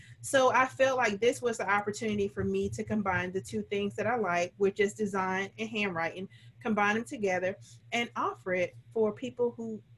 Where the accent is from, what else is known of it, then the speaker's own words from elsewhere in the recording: Georgia, United States; now in New Hampshire, United States; So the biggest thing, I guess for me, the surprise was when I moved from Georgia to New Hampshire, mm-hmm. where I had, Georgia's home for me. So that's where I was most comfortable.